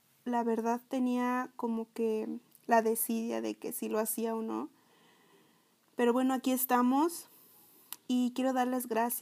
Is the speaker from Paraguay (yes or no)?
no; Mexico; tengo 29 años, soy mexicana